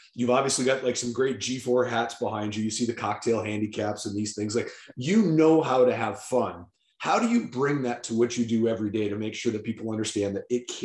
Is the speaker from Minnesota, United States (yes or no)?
yes; Minnesota, United States; I'm a Minnesotan, so I'm kind of right on the border between what the States is like and what Canada is like.